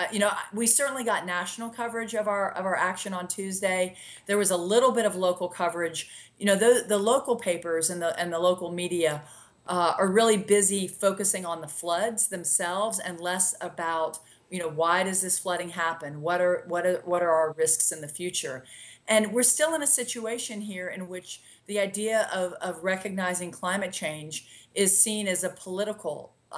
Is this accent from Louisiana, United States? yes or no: yes; Lafayette, Louisiana, United States; Charles Bustani, who is the representative from Lafayette, my hometown, that got terribly flooded